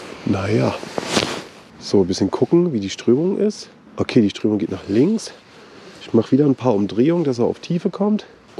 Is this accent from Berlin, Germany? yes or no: yes; Berlin, Germany; Oh, und das ist so schön, als Berliner hier in Potsdam zu angeln.